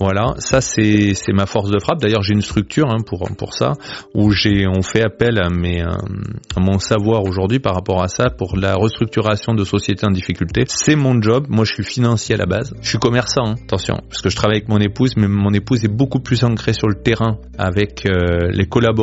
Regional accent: Nouvelle-Aquitaine, France; Alors, nous on est de Dordogne à la base, hein

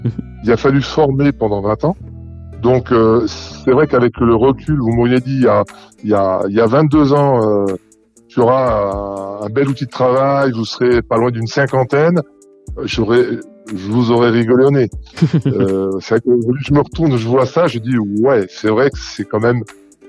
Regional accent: Auvergne-Rhône-Alpes, France; Moi, je suis de la Haute-Savoie, hein

